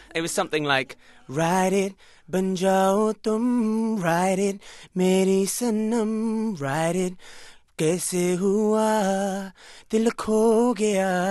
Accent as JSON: {"language": "English", "region": "England", "country": "United Kingdom", "tie": "born there", "said": "Well, because I was born in England."}